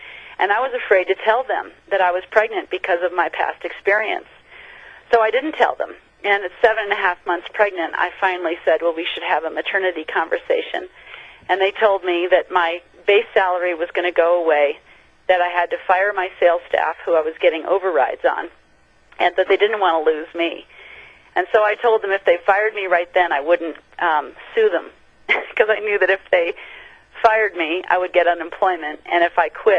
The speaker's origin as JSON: {"language": "English", "town": "Aspen", "region": "Colorado", "country": "United States", "tie": "born or raised there", "said": "I was born and raised in Aspen, Colorado."}